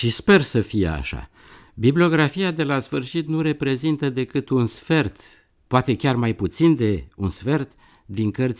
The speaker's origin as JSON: {"language": "Romanian", "region": "Bucharest", "country": "Romania", "tie": "born or raised there", "said": "Eu m-am născut în București, în plină epocă post-stalinistă. Părinții mei au venit, mama din Ardeal, tatăl meu din Banat. Și am copilărit acolo pe stradă, sigur, până la 23 de ani"}